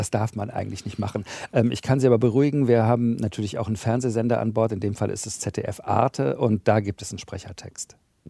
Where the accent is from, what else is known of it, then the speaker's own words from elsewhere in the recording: Cologne, North Rhine-Westphalia, Germany; ich komme aus Köln